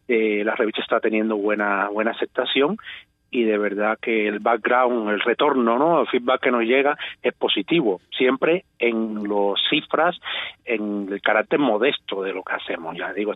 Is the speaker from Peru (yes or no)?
no; Cuba; todos somos cubanos dentro y fuera.